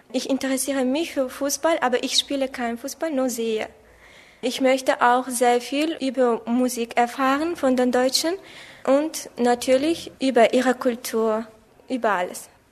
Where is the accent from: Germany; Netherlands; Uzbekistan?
Uzbekistan; Namangan, Namangan Region; German is a second language; Ich komme aus Usbekistan, aus der Stadt Magellan. Und ich bin 1998 geboren, am 3. März. Ich lerne Deutsch seit 9 Jahren in der Schule.